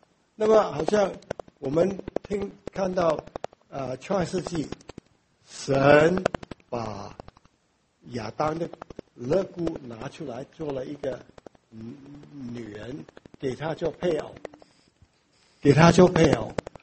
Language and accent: Chinese; Hong Kong; accent: Hong Kong; 我的我的香港口音很重，所以你们要忍耐。